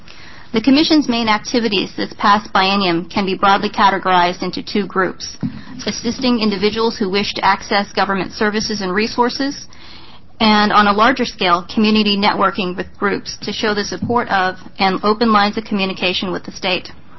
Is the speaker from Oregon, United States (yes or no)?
yes; Parkdale, Oregon, United States; now in Salem, United States; I am a second-generation Oregonian. I grew up in Parkdale near Hood River, where my family has farmed for more than 80 years.